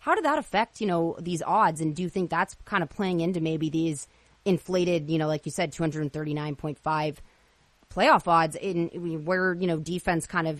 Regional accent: California, United States; And I'm from the Bay Area, so I'm familiar with that type of climate and the fog

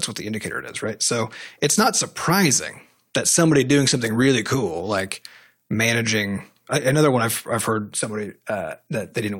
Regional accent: United States; as an American, a hobby is a waste of time because it's not generating money

